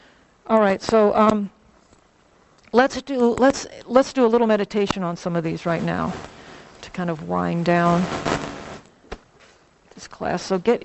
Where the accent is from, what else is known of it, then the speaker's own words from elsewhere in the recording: New Orleans, Louisiana, United States; Like I said, I grew up in New Orleans.